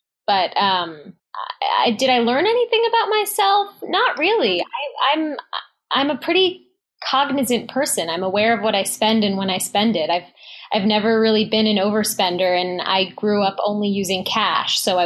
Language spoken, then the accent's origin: English; Manhattan, New York, United States; I grew up in Manhattan.